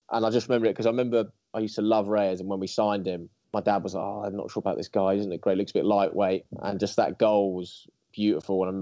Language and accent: English; Bedford, East of England, United Kingdom; I'm 26. I'm from Bedford.